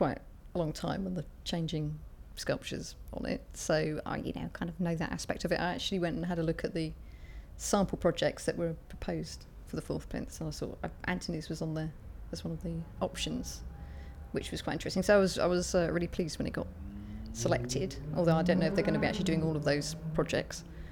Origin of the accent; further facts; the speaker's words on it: Okehampton, South West England, United Kingdom; I'm 43 and I'm from Okehampton in Devon.